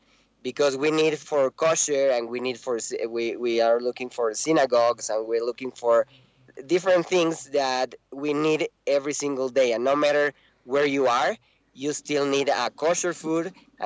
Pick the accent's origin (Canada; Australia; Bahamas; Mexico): Mexico; now in Los Angeles, United States; I'm from Mexico and I am living now in LA.